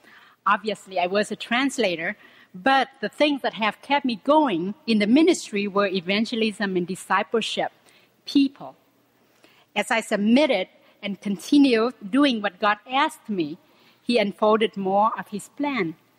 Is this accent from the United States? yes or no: no; Vietnam; I was born and raised in Vietnam, the youngest of three siblings.